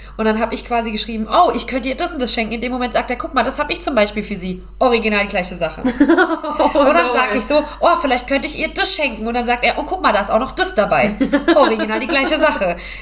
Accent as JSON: {"language": "German", "region": "Hesse", "country": "Germany", "said": "weil ich bin Hessin."}